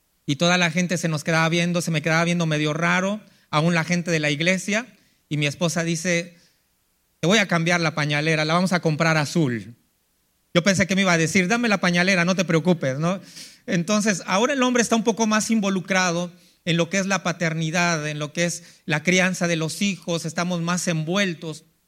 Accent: Mexico City, Mexico; moved away as an adult; now in United States; yo nací en la Ciudad de México y 23 años estuve allá. Allá me crié, allá estudié mis primeros años de escuela. Y tengo 27 años en el Valle del Río Grande, en el Valle de Texas.

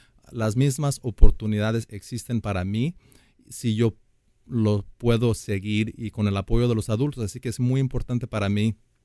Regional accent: Nevada, United States; Yo me crié en Nevada, en un pueblito muy pequeño. No había muchos mexicanos

